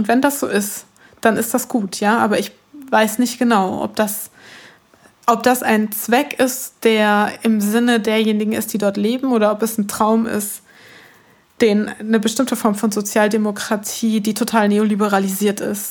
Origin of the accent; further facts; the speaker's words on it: Gelsenkirchen, North Rhine-Westphalia, Germany; In Gelsenkirchen ist es ja ein Politikum, wie sich der Norden zum Süden verhält. Und ich bin im Norden geboren und aufgewachsen